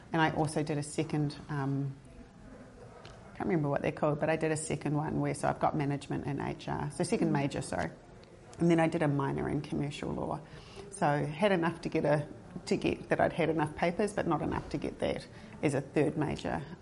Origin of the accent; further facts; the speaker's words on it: Palmerston North, Manawatū-Whanganui, New Zealand; also born or lived in Paraparaumu / Wellington; now in Wairarapa, New Zealand; So I was born in Paraparamu. I grew up in Palmerston North, moved to Wellington.